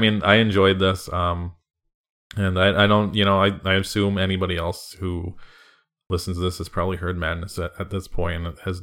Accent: Connecticut, United States; because when I grew up, where I grew up in Connecticut, and the time I grew up

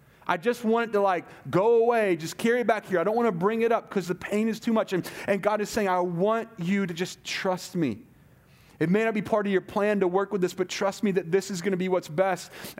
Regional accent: Southeast, United States; we're from the Southeast, like South. That's why I say y'all

